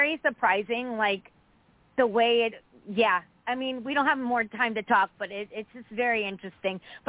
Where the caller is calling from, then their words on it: Connecticut, United States; Connecticut.